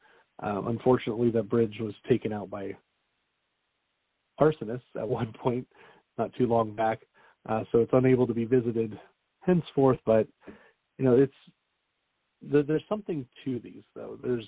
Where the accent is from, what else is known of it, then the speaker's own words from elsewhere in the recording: Pennsylvania, United States; And it really floors me how similar it is to where I grew up in Pennsylvania.